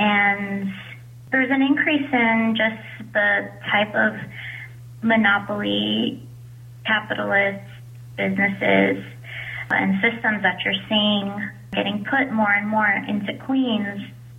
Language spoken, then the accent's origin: English; Philippines; I'm Filipino